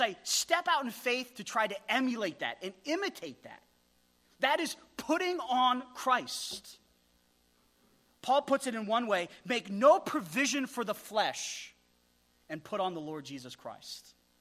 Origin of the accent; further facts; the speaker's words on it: Wyoming, United States; I celebrate the fact that I'm from Wyoming.